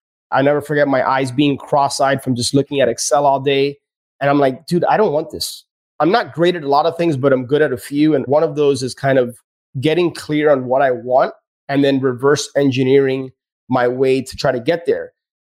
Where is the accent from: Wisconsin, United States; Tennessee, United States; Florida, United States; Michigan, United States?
Florida, United States; Miami; But born and raised in Miami, my parents are from Cuba.